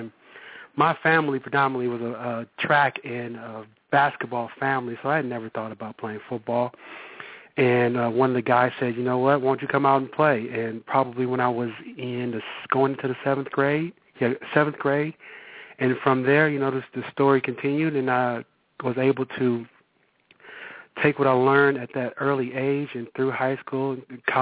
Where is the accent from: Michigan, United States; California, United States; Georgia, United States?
California, United States; Berkeley; Everyone growing up in Berkeley, coming through all the doing all the basketball and baseball leagues in Berkeley. My family is all from Berkeley. Uncles and aunts, they're all from Berkeley.